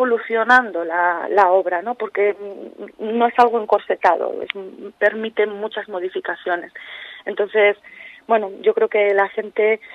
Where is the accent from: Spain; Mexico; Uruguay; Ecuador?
Spain; León, Castile and León; porque nosotras somos de León y estamos pues, muy contentas de poder visitar esa zona.